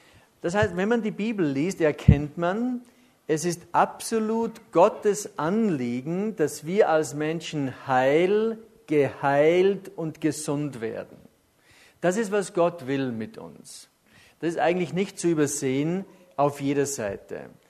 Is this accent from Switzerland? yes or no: no; Ramsau, Styria, Austria; ich wohne immer noch im Haus, wo ich geboren bin, in der Ramsau.